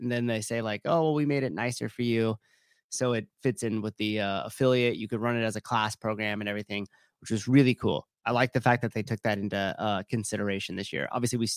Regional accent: California, United States; Hella, because I'm from the Bay Area. Hella. I got made fun of quite a bit for saying

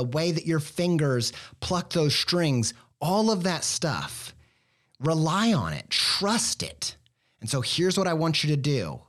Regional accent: Midwest, United States; I come from the Midwest.

